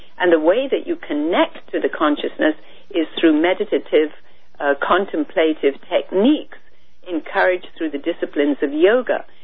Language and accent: English; India; But I was born and raised in India